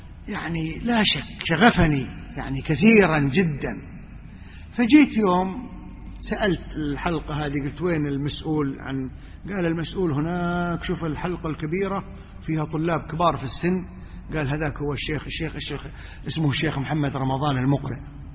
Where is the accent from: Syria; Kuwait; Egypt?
Kuwait; أنا أصلا جاي من الكويت وإقامتنا فترة قصيرة جدا، أدرس في الجامعة الإسلامية.